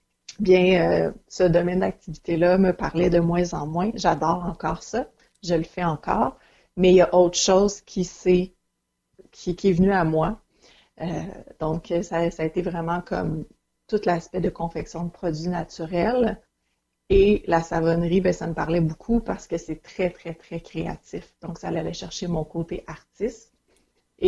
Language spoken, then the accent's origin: French; Quebec, Canada; Donc, voilà, je viens de la Rive-Nord.